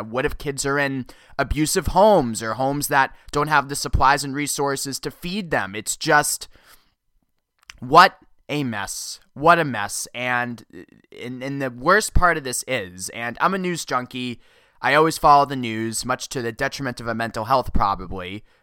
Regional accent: Massachusetts, United States; In Massachusetts, my home state, this past Monday, 20,000 people filed unemployment claims

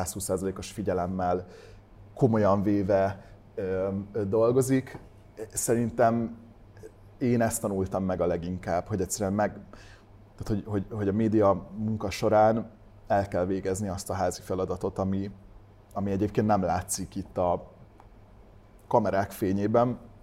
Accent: Hungary; Igen, magyarként egyedül, és akkor mindenhonnan a világ tájára nagyon izgalmas volt.

